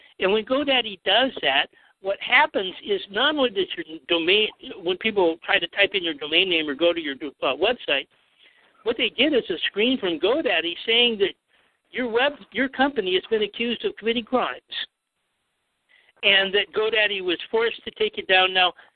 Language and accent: English; Seattle, Washington, United States; You know, I'm from Seattle